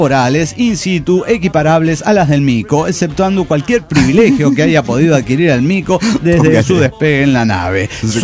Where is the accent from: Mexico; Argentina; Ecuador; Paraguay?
Mexico; Reynosa, Tamaulipas; de Reynosa, Tamaulipas.